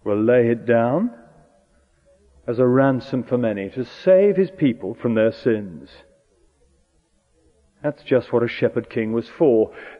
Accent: United Kingdom; We're British here.

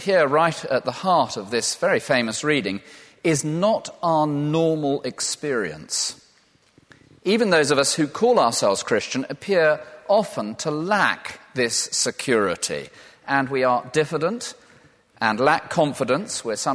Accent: Loughborough, East Midlands, United Kingdom; born there; I was born in Loughborough.

